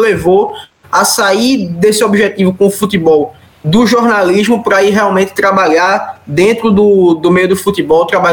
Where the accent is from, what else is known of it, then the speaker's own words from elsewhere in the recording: Recife, Pernambuco, Brazil; Sou daqui de Recife.